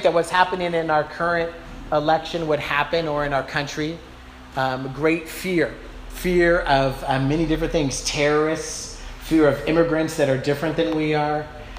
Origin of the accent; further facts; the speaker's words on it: Sacramento, California, United States; Now, I might sound a little hippy-dippy, or maybe like I'm from Berkeley in the 60s instead of Sacramento in the 70s.